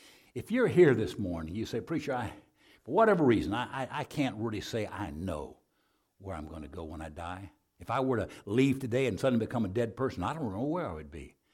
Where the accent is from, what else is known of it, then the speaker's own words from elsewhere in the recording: Arizona, United States; You sound like Jimmy Carter. What? No, he's from Alabama. I'm from Arizona.